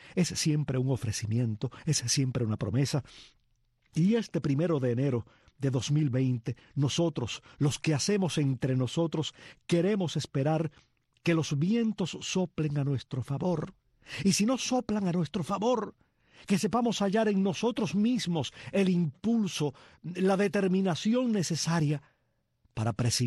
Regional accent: Cuba

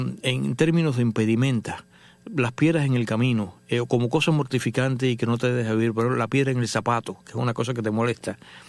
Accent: Cuba; siempre he sido un pelotero muy malo, a pesar de que soy cubano.

